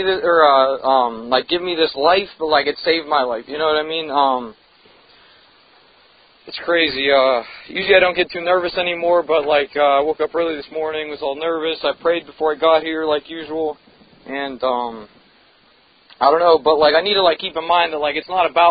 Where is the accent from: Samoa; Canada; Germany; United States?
United States; Wexford, Pennsylvania; I went to this outpatient facility in the North Hills. I'm from Wexford, Pennsylvania.